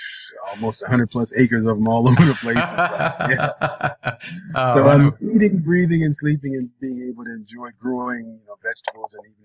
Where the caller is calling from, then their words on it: New York, United States; I'm in New York.